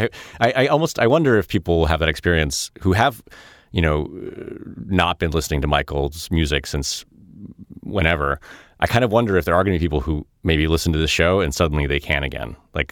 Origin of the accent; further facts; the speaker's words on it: Russia; moved away; also born or lived in Chicago; Like I say in the podcast, like I came from Russia. My parents didn't really engage in American pop culture until later.